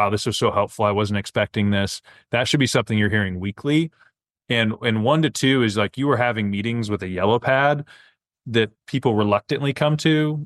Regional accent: West Coast, United States; Like, I grew up on the West Coast, and so it was expected to kind of get to the point.

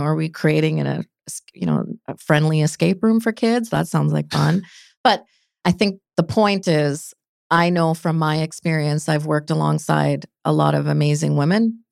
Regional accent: North Delta, British Columbia, Canada; also born or lived in Calgary, Canada; I'm born and raised in Vancouver, North Delta. What's up, North Delta? Shout out. Very proud to have been born and raised in North Delta.

